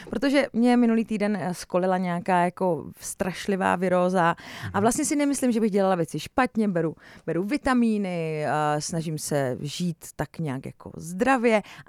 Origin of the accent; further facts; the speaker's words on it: Moravia, Czechia; protože já jsem z Moravy, to znamená u nás moje maminka zásadně léčila, dej si na to slivovice.